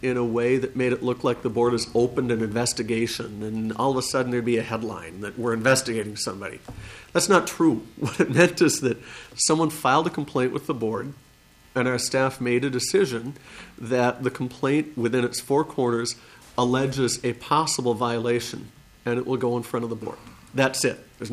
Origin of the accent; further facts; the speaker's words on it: Minnesota, United States; My background is that I grew up in Minnesota. Went to Hamline University and William Mitchell Law School.